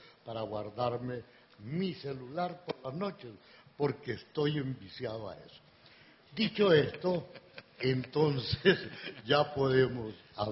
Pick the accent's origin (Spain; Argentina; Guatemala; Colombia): Colombia; del entusiasmo, de la berraquera, como dicen en mi tierra, que vayan a escribir la historia de este mundo, de esta Colombia